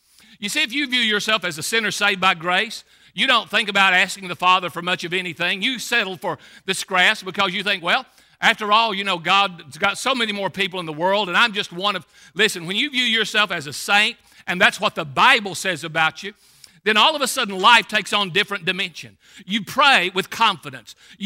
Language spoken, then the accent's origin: English; Middlesboro, Kentucky, United States; I know what it was like to grow up in a bad section of town. I grew up on No Town Road, Middlesbrough, Kentucky.